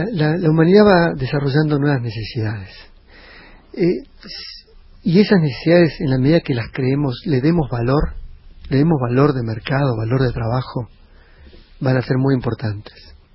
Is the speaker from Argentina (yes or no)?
yes; Argentina; ¿Qué tan deprimidos o ansiosos somos los argentinos?